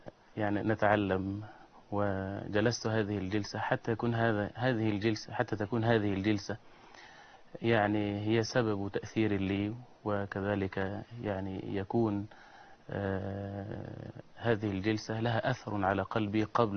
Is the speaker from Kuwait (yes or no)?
no; Dalham, Monufia Governorate, Egypt; المنوفية، أشمون، من قرية دلهم إن شاء الله.